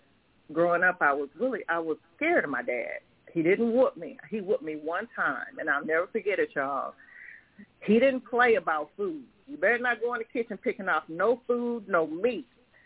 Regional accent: Edwardsville, United States; Born and raised in Edwardsville, been there all my life. And grew up with Trisha and Deidre in the same neighborhood.

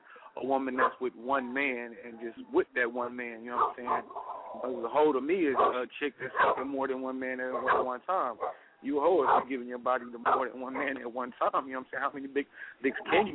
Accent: Kansas City, Missouri, United States; now in Philadelphia, United States; I'm calling from Philadelphia, PA. Originally from Kansas City, Missouri, but now living in Philadelphia, PA.

